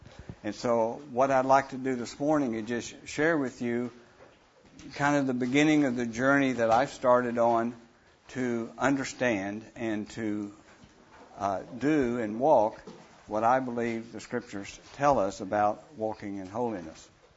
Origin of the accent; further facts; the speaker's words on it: Guthrie, Oklahoma, United States; I'm from Guthrie, Oklahoma, the garden spot of Oklahoma.